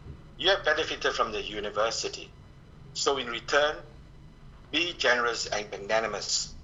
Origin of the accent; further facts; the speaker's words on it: Singapore; I came from Singapore, actually, when I studied law.